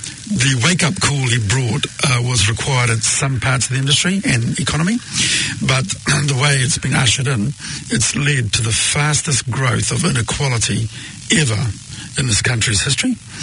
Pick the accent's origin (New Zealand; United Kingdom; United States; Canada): New Zealand; as a Kiwi